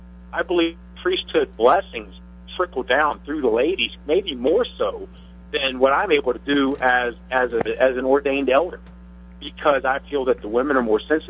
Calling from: Harriman, United States; Hey, I'm calling from Harriman.

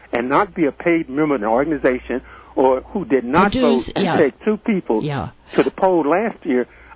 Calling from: Kansas City, Missouri, United States; I'm calling from Midtown, Kansas City.

